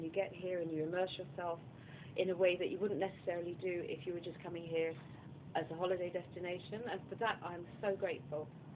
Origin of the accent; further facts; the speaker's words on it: London, United Kingdom; I come from London, England, and I'm here as part of 2019 Service Corps.